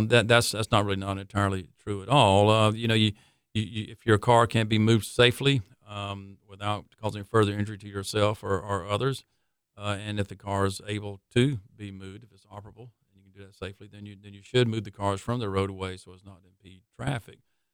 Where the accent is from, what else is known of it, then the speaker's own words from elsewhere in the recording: Charleston, South Carolina, United States; very blessed doing it in a beautiful place like Charleston, my hometown, you know, North Charleston High School graduate.